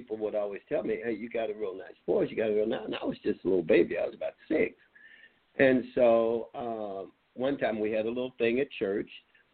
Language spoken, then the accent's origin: English; Meridian, Mississippi, United States; I'm from Meridian, Mississippi.